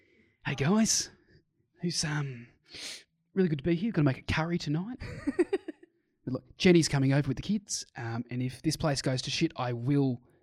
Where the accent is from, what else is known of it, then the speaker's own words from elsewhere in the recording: New South Wales, Australia; as I am from The Shire